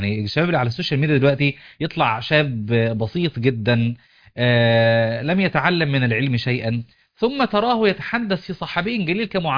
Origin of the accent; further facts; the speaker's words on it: Egypt; هذا الصحابي العلم الذي له فضل علينا كمصريين